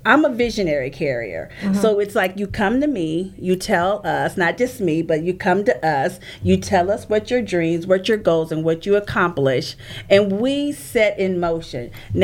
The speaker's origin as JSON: {"language": "English", "town": "Nashville", "region": "Tennessee", "country": "United States", "also_born_or_lived": "Tampa", "said": "I am from Nashville, Tennessee, but I was in Tampa for a stint and relocated back to Nashville"}